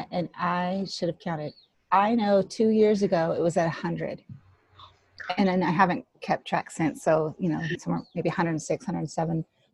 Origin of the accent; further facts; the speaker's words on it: Los Angeles, California, United States; I grew up in Los Angeles, big city girl, and we moved here, and I knew nothing about the mountains. I had never seen snow.